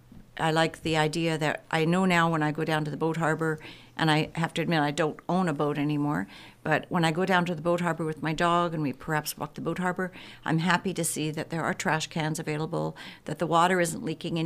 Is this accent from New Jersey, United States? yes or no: no; Kodiak, Alaska, United States; born there; being that I was born in Kodiak, and the Coast Guard is so important.